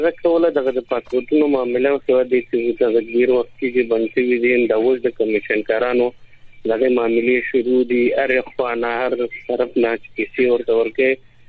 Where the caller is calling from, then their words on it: Laghman, Afghanistan; زه د لغمان دی ولایت د قرغیو دی ولسوالۍ سره د اړیکه کښېیم